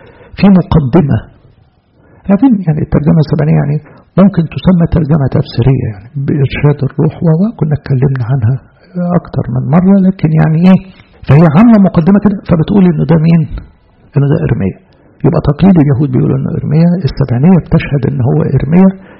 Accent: Egypt; طبعا احنا كمصريين يعني انت بس ايه قلنا ابقوا شغالين

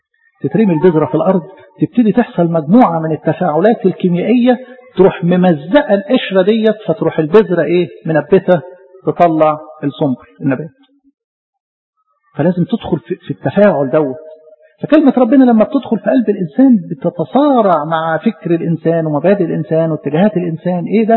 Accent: Egypt; بلدنا مصر دي ايه؟ زراعية.

